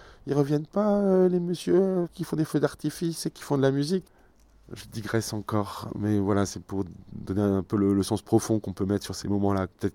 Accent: Beauvais, Hauts-de-France, France; born there; l'aéroport de Beauvais, où je suis né en 1976. Je suis né à Beauvais.

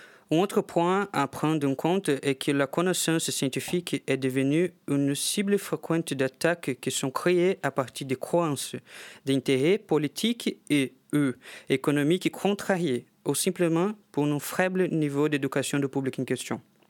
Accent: Brazil; French is a second language; je suis brésilienne, j'ai fait mon double diplôme ici à l'UTC.

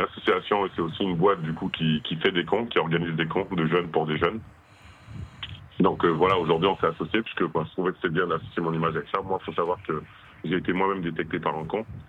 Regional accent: France; aujourd'hui, en tant que Français, on est moins de 60.

